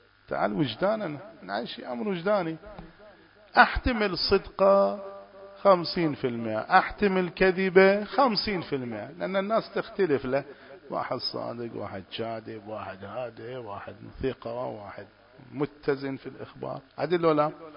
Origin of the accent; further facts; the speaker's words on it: Bahrain; رأس البر عندنا في البحرين، صار فيضان